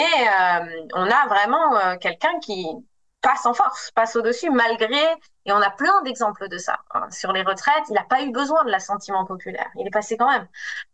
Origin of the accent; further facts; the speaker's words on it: Auvergne-Rhône-Alpes, France; Les communes rurales, moi voilà, je viens d'Ardèche, il n'y a plus d'hôpitaux, il n'y a plus de transports en commun